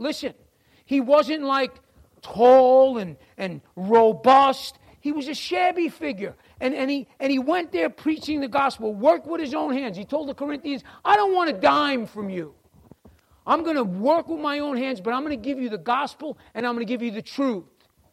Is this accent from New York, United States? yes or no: yes; New York, United States; I'm from New York. It was a bad neighborhood.